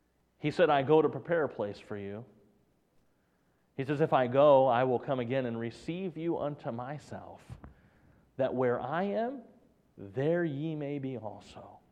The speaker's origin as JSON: {"language": "English", "country": "United States", "said": "I'm an American citizen, and I'm thankful for the opportunity to be in this country and to be a citizen of this country."}